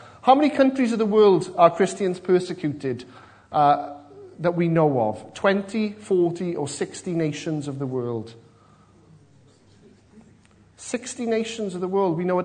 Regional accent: Abercynon, Wales, United Kingdom; now in Cardiff, United Kingdom; I'm originally from Aberconan. They used to say Aberconan is not the end of the world, but you can see it from there. Up in the valleys, but we've moved down to Cardiff.

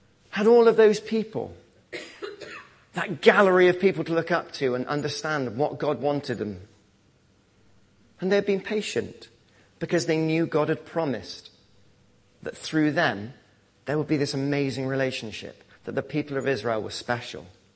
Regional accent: England, United Kingdom; I'm English, and when I moved to university in 97, I came across my grandma's from Cardiff, and I thought, oh, here we go, a bit of my Welsh heritage.

